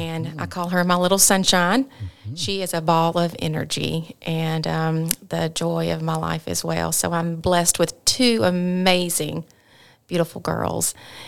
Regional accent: Sylacauga, Alabama, United States; I am from Sylacauga. Went through grade school, graduated high school from class of 2002.

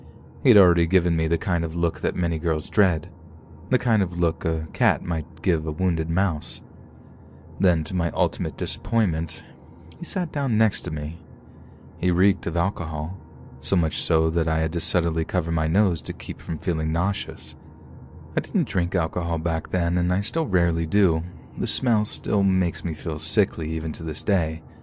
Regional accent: Hokkaido, Japan; English is a second language; now in United States; growing up in Hokkaido and Japan, I was vaguely aware that St. Patrick's Day existed.

